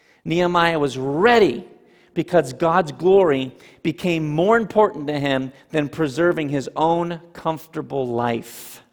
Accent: Ontario, Canada; Funny aside, when I grew up in Ontario, Canada, I can remember saying the Lord's Prayer in school

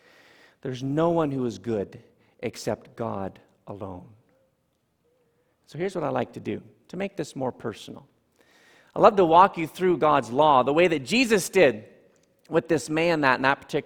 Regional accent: Ontario, Canada; When I grew up in Ontario, my parents' place had a large brick wall on the outside of the garage.

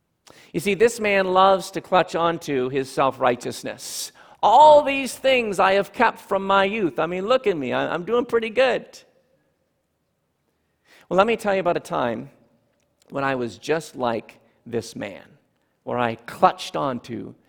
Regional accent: Ontario, Canada; When I grew up in Ontario, my parents' place had a large brick wall on the outside of the garage.

